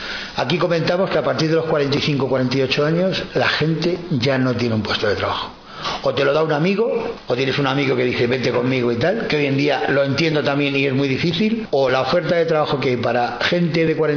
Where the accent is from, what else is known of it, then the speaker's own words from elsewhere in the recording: Málaga, Andalusia, Spain; now in Madrid, Spain; porque yo vengo de Málaga. Entonces, para poder acceder a una cosa de esas, tienes que llevar un año empadronado en Madrid, que no lo entiendo, porque vengo de otra comunidad